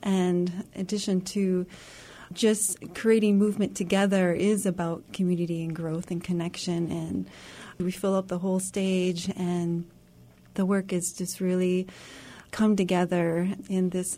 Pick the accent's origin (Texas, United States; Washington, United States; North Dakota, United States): North Dakota, United States; Bismarck; And my parents live in Bismarck, and I grew up in Bismarck. I'm from here originally.